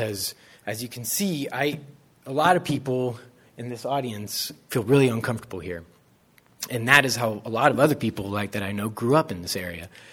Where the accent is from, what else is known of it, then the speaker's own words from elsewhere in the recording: California, United States; I grew up in Placer, Nevada County